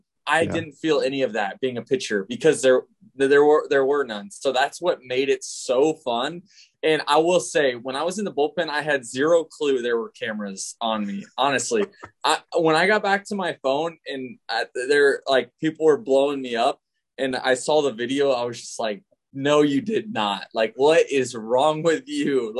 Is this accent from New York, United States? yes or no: no; Florida, United States; just be in my hometown where I grew up rooting for the Rays. I'm now playing for the Rays.